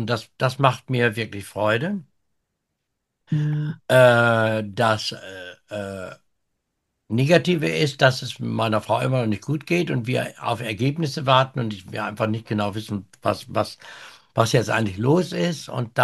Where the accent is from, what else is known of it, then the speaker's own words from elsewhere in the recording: Osnabrück, Lower Saxony, Germany; diese Veranstaltung in Osnabrück auch ein bisschen, naja, Hobby ist mein Job nun nicht. Aber es ist ja meine Heimat, lag mir am Herzen.